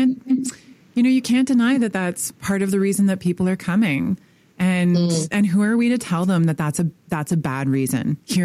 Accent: Toronto, Ontario, Canada; now in Ottawa, Canada; So I'm originally from Toronto, but I live in Ottawa, which is Canada's capital.

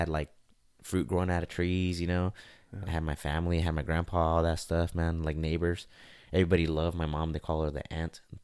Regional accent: Ciudad Juárez, Chihuahua, Mexico; I see pictures now, man, of my hometown. Like, my home, the one I grew up in. It's sad, man.

